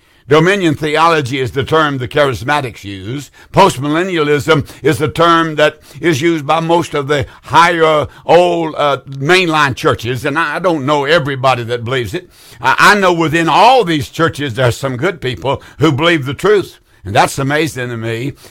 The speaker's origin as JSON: {"language": "English", "town": "Roxbury", "country": "United States", "tie": "born or raised there", "said": "I just planned with my sister today to go to Roxbury, my hometown, and have a Bible study maybe a Friday night and teach this."}